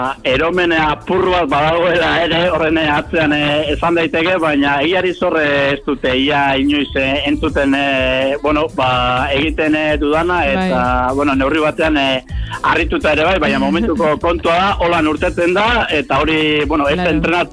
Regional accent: Elgeta, Basque Country, Spain; ni gipuzkoarra naiz, ni elgetarra naiz, oso arrona gainera horrena

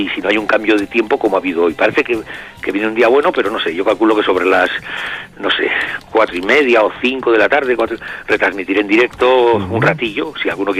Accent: Basque Country, Spain; somos nosotros, los vascos

